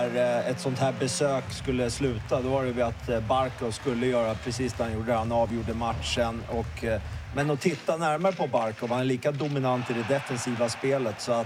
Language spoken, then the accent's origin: Swedish; Sweden; Han öppnar i munnen efter 10 sekunder och då upptäcker de att vi är svenskar.